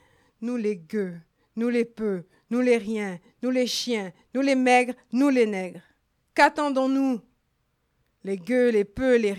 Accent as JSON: {"language": "French", "region": "Quebec", "country": "Canada", "said": "je suis canadienne, québécoise, d'origine haïtienne"}